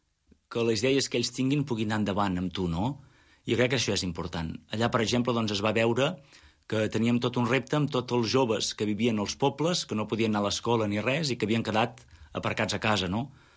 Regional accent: Olot, Catalonia, Spain; jo soc d'Olot

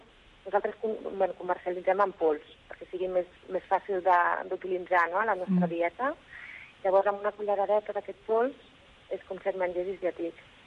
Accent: Barcelona, Catalonia, Spain; Nosaltres som de Barcelona originàriament i vam decidir deixar les feines més d'oficina que teníem, la ciutat, i vam apostar per una vida més propera a la natura, més senzilla

